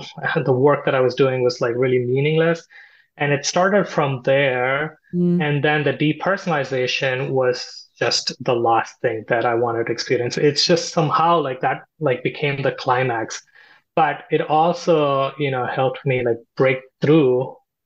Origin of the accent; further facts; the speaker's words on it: India; English is a second language; I grew up in India and I had a fairly good life.